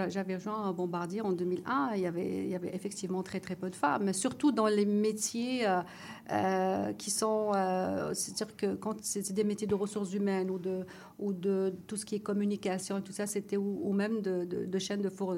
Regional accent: Morocco; c'est pas parce que je suis marocaine qu'on va aller au Maroc

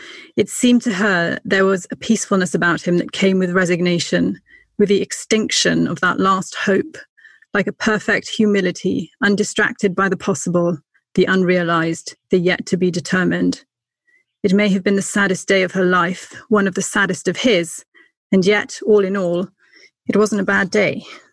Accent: England, United Kingdom; I need to brush up on my Englishness, I think.

